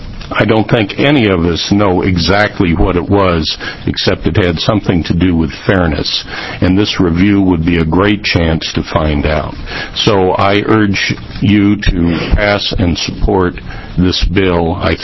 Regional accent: Oregon, United States; I'm here from Jackson County just to let you know that this is by no means a Willamette Valley issue, that certainly those of us from other parts of the state are very interested in this review.

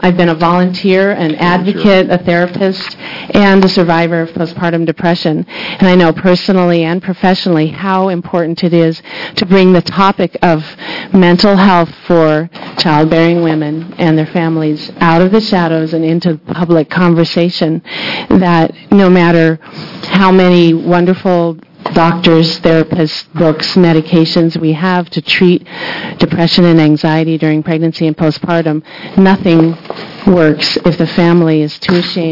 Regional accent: Portland, United States; from Portland, here to support Bill 3625

